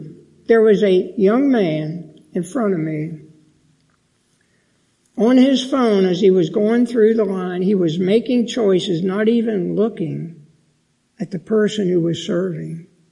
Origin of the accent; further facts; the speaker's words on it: Pennsylvania, United States; Some of you know that I'm from Pennsylvania. I was born in Pennsylvania